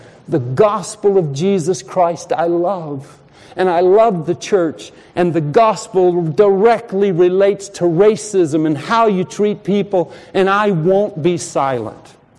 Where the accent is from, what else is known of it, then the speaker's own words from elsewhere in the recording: the South, United States; I grew up in the South, and I never read much about Martin Luther